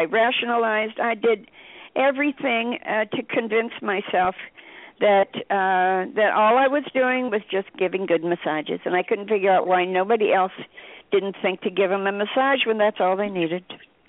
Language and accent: English; Bible Belt, United States; born there; I was born in the Bible Belt, in the Depression, okay? Think about where I've come from, okay?